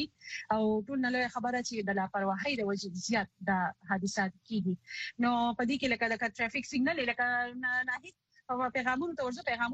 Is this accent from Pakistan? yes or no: yes; Karachi, Sindh, Pakistan; زه خو په کراچۍ کې پیدا لوي شو